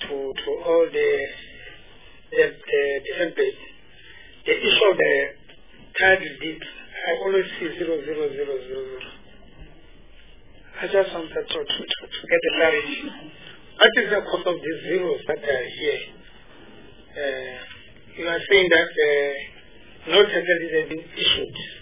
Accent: Free State, South Africa; I'm from Free State.

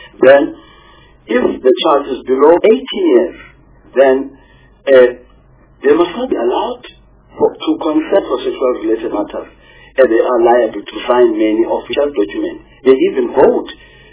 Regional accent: Eastern Cape, South Africa; I'm from the Eastern Cape

